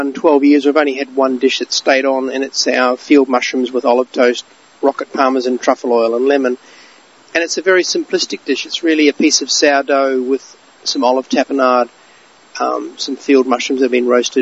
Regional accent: Christchurch, Canterbury, New Zealand; now in Brisbane, Australia; I'm from Christchurch in the South Island, New Zealand, but I've lived in Brisbane close to 30 years. I'm pretty much, it's home to me.

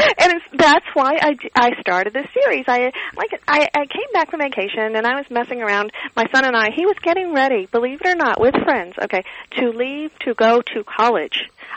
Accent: Arkansas, United States; One is I'm born and raised in Arkansas. And, I guess people in Arkansas aren't really good history writers.

